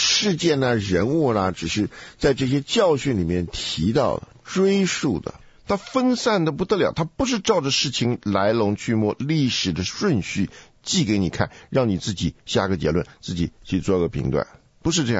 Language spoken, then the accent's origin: Chinese; China; 因为我是个中国人呢、啊，这个东西不在我的历史传统里面的